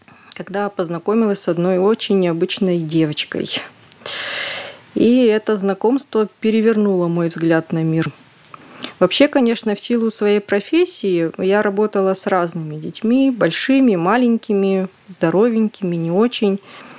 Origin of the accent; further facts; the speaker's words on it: Tyumen Oblast, Russia; Я действительно тюменка. Я родилась и выросла в Тюменской области. Закончила Упоровскую школу, Тюменский государственный университет, факультет высшая педагогическая школа.